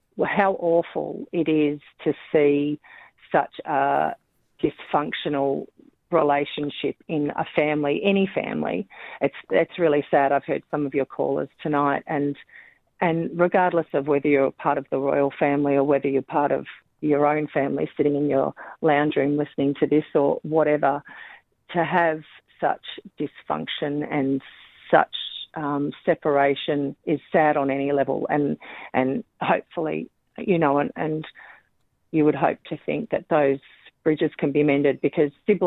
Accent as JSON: {"language": "English", "country": "Australia", "said": "I don't know enough about it, and I'm an Australian."}